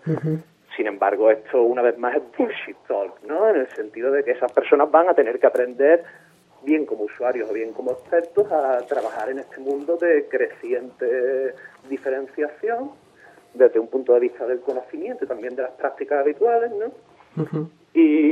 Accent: Andalusia, Spain; la economía o la política de la región andaluza, que es de donde yo soy

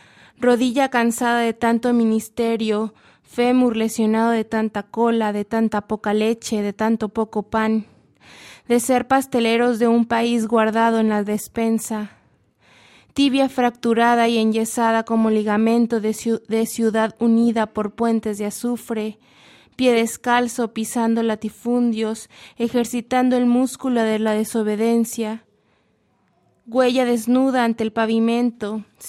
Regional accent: Coahuila, Mexico; del 89. Vengo de Coahuila, queda en el norte de México.

